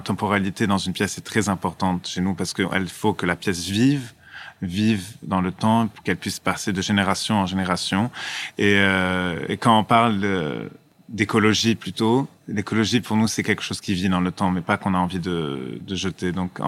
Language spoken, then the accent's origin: French; Lebanon; c'est quelque chose qui nous a attirés en tant que Libanais, qui sommes un pays avec une très grande diaspora, nous voyageons énormément